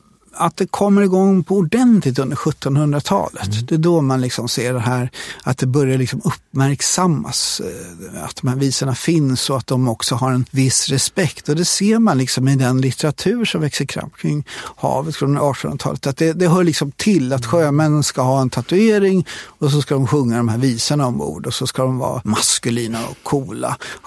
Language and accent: Swedish; Sweden; Som så många andra infödda i Sverige så är jag uppvuxen med de här visorna. Framförallt i min generation då, jag är ju född på 60-talet.